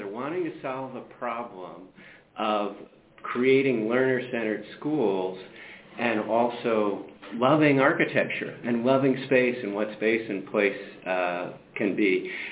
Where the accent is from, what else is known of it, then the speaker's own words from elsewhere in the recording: New York, United States; I grew up on Long Island, by the way.